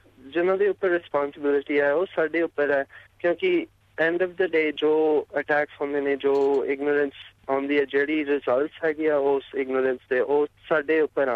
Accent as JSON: {"language": "Punjabi", "region": "Georgia", "country": "United States", "tie": "born or raised there", "also_born_or_lived": "Utah", "lives_now": "New York City, United States", "said": "ਜੀ, ਮੈਂ USA ਤੋਂ ਹੈਗਾ। ਮੇਰਾ ਜਨਮ ਹੋਇਆ ਸੀ ਯੂਟਾ ਦੇ ਵਿੱਚ, ਮੈਂ ਵੱਡਾ ਹੋਇਆ ਸੀ ਜਾਰਜੀਆ ਵਿੱਚ, ਔਰ ਅੱਜ ਕੱਲ ਮੈਂ ਯੂਨੀਵਰਸਿਟੀ ਵਿੱਚ, ਕੋਲੰਬੀਆ ਯੂਨੀਵਰਸਿਟੀ ਵਿੱਚ ਪੜ੍ਹਦਾ, ਨਿਊਯਾਰਕ ਸਿਟੀ ਦੇ ਵਿੱਚ।"}